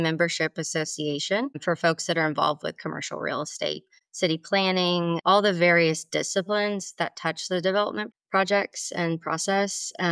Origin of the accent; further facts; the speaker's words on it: Missouri, United States; I am not even from Oklahoma. So I'm not from Oklahoma City. I grew up in Missouri, grew up in a pretty traditional suburban community.